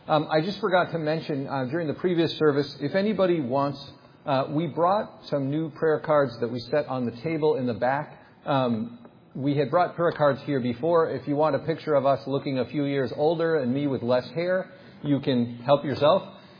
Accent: United States; I'm an American emergency room doctor

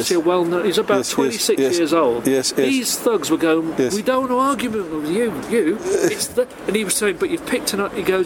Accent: Shrewsbury, West Midlands, United Kingdom; from Shrewsbury.

